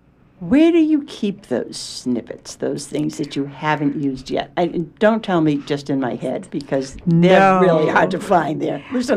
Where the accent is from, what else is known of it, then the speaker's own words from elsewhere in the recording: Freedom, Maine, United States; You know, I write stories about growing up in Freedom, Maine.